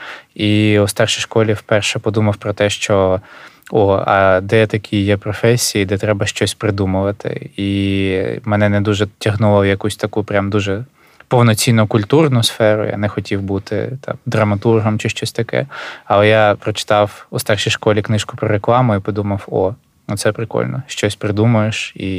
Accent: Luhansk, Luhansk Oblast, Ukraine; Напевно, я з Луганська

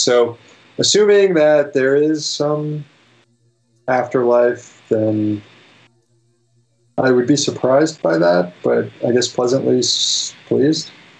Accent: Florida, United States; I grew up in Florida, so I guess I only have one answer.

